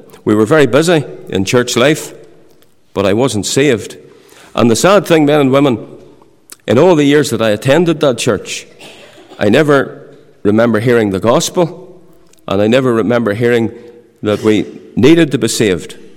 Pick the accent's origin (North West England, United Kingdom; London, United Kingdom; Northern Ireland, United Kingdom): Northern Ireland, United Kingdom; Saintfield; also born or lived in Carryduff; I was brought up between Saintfield and Carriduff in an area down there known as the Ockley Hill. I was brought up in the Presbyterian Church.